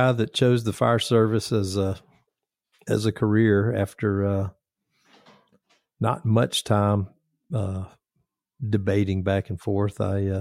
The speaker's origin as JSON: {"language": "English", "town": "Conyers", "region": "Georgia", "country": "United States", "tie": "born or raised there", "said": "So I started at my local department, where I grew up in Conyers, and, stayed there about 7 years and then ended up going to the city of Atlanta in 92 and doing 30 years there."}